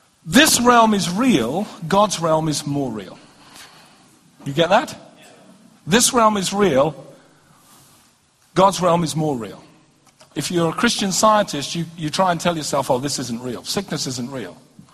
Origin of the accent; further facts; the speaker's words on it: London, United Kingdom; I'm from London.